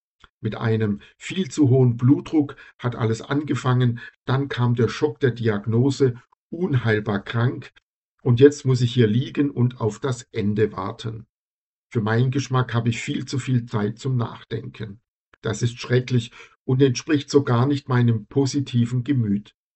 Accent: Italy; Ich bin ja auch Italiener.

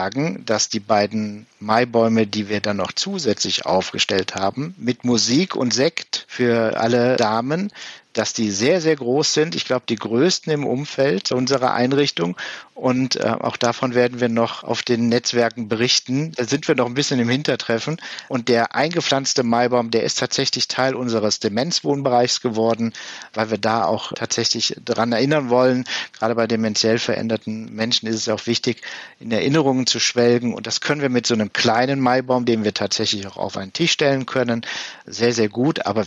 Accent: Erftstadt, North Rhine-Westphalia, Germany; Ich bin ein Kind der Erftstadt in Verein groß geworden.

